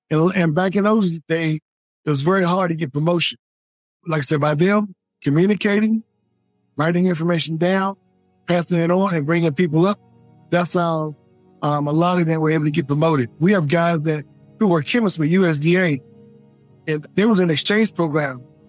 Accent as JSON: {"language": "English", "town": "Washington", "region": "District of Columbia", "country": "United States", "tie": "born or raised there", "said": "I was raised in Washington, D.C. I graduated from the D.C. public school system."}